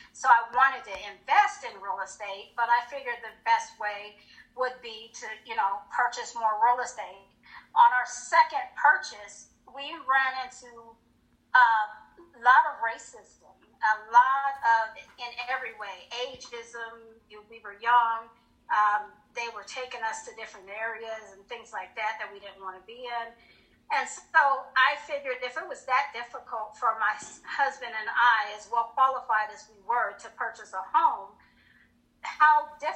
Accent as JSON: {"language": "English", "town": "Colorado Springs", "region": "Colorado", "country": "United States", "also_born_or_lived": "Hinesville, Georgia", "moved": "as an adult", "said": "I was from Colorado Springs, and I married military. My husband … married him and ended up in Hinesville, Georgia."}